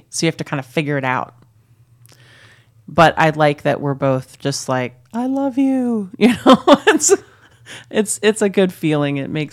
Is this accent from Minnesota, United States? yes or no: yes; Minnesota, United States; Oh my God, I'm from Minnesota.